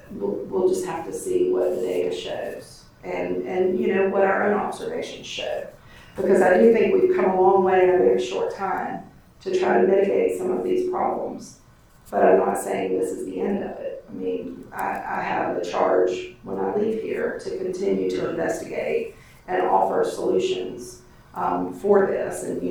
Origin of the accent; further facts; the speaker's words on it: Easley, South Carolina, United States; I grew up in Easley. We didn't drive on Clemson home game Saturdays because of the traffic volume that came through there.